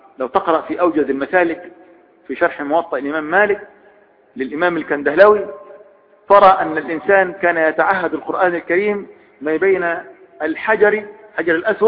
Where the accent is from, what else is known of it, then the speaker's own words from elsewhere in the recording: Upper Egypt, Egypt; وعندنا في الصعيد المصري